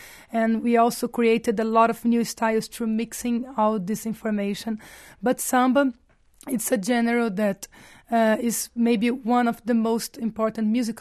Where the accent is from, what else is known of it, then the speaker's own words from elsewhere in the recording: Rio de Janeiro, Brazil; English is a second language; Well, I was born in Rio de Janeiro